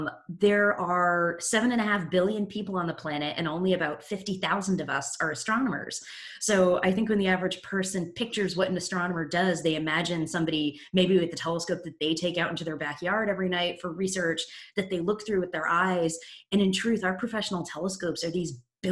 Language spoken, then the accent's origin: English; Massachusetts, United States; I grew up in southern Massachusetts, so about an hour south of Boston.